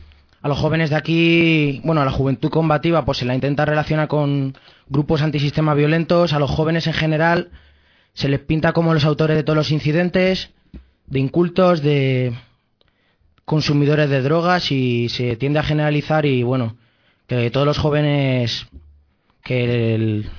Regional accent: Spain; born there; soy un joven marroquí que nació aquí en España y, bueno, mis padres son marroquíes.

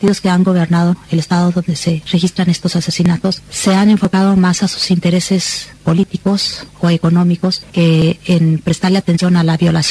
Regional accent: Mexico; cuando han sabido que soy de México

